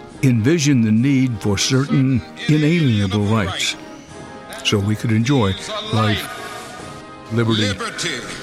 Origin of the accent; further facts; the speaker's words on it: Houston, Texas, United States; By this time, in Houston, it was my hometown